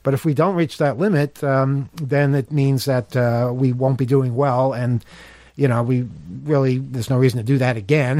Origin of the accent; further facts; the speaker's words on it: Queens, New York, United States; I grew up in Queens too.